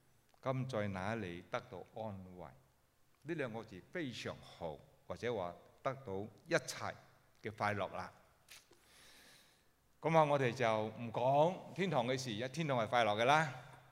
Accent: Malaysia; moved away; also born or lived in Hong Kong; 我本身是潮州人，我在马来西亚长大，咁啊后嚟去到香港就学啲啊半淡水嘅广东话，

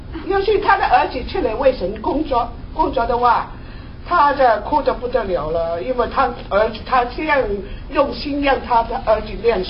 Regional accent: China; 你刚才讲的像我们中国人有这样的怎么讲？有这个一念是，我们要不要太爱神？

